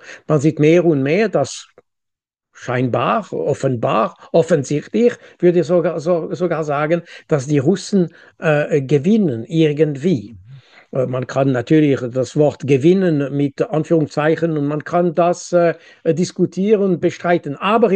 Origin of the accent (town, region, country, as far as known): Switzerland; German is a second language